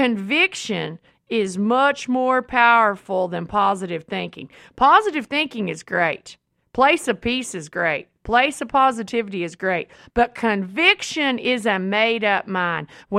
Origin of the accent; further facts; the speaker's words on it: Texas, United States; For me, being a Texan in the Bible Belt, it's the way, the truth, and the light.